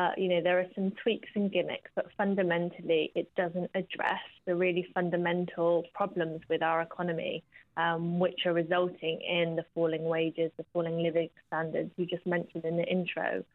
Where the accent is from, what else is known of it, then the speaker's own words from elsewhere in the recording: Gloucester, South West England, United Kingdom; I come from Gloucester, and there over 4,500 people are on the waiting list for social housing